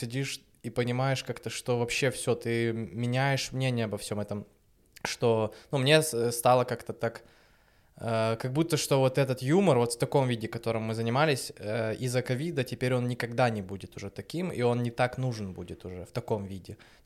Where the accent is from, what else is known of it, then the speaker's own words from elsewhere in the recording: Kyiv, Ukraine; Мы приехали из Киева